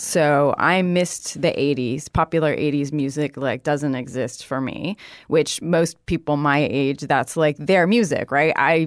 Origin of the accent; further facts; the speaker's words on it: Philippines; also born or lived in Seattle, United States; So I'm originally from Seattle, but I actually grew up in the Philippines. So we moved there when I was almost 8, and I stayed there all through high school.